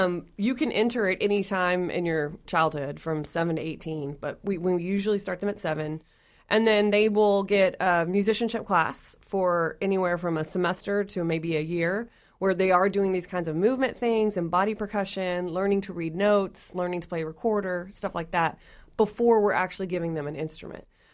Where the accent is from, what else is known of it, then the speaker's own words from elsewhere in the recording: Texas, United States; and I'm from Texas. So band was El Sistema for us.